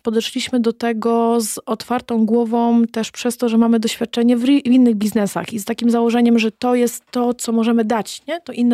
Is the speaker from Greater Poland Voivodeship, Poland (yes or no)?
yes; Wągrowiec, Greater Poland Voivodeship, Poland; zabierali mnie do księgarni w mojej rodzinnej miejscowości w Wągrowcu, bo ja pochodzę z Wągrowca.